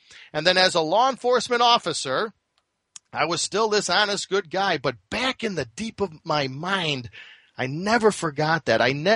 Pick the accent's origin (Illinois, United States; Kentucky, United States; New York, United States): Illinois, United States; Chicago; As I was a young boy, I was raised in Chicago in a Roman Catholic family, a very strict Roman Catholic family